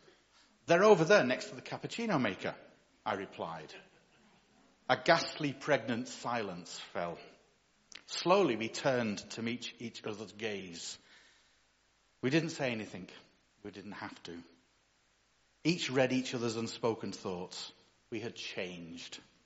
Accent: Widnes, North West England, United Kingdom; It's an industrial town on the River Mersey, not far from Liverpool, which explains elements of my accent.

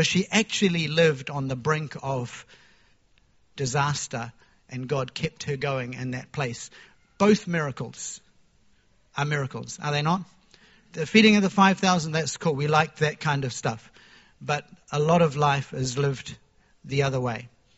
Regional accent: New Zealand; We come from New Zealand, where we spend a fair bit of our time.

